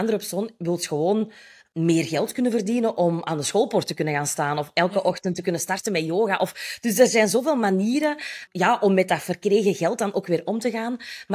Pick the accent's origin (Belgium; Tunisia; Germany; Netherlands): Belgium; Ik ben opgegroeid in de Kempen. Ik ben een dochter van boomkwekers.